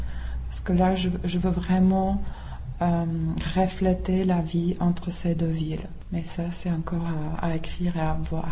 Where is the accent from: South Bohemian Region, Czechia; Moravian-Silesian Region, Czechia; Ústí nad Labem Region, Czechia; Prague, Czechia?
Prague, Czechia; born or raised there; French is a second language